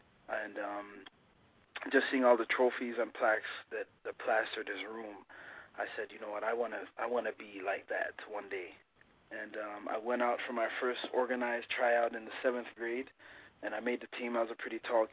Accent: Canada; also born or lived in Montego Bay, Jamaica; I was born in Montego Bay, Jamaica, emigrated to Canada at an early age. From there, I went to high school in Canada

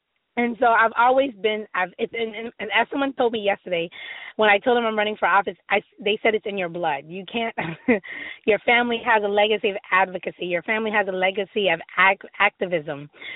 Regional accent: Fort Lauderdale, Florida, United States; now in Miami, United States; And so as Miss Fort Lauderdale, it's really representing where I grew up. Yes, I was born in Miami. Yes, I am living back in Miami

